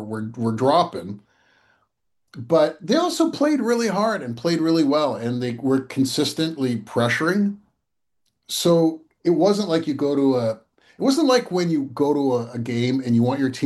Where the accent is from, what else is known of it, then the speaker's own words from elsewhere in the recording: Canada; I do think as Canadian fans, we need more chants.